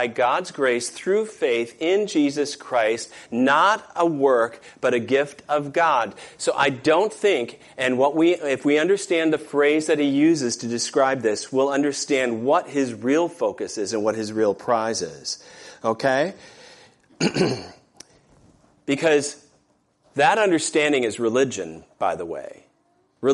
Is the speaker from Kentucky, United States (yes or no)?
no; Michigan, United States; My hometown in Michigan was missioned to the Chippewa Indians or Ojibwe Indians.